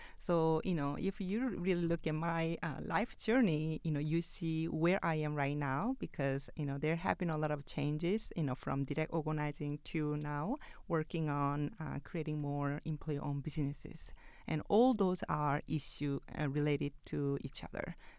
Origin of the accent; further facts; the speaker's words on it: South Korea; English is a second language; moved away as an adult; now in United States; I'm from South Korea, so I work with very low-wage workers in South Korea before coming to the United States.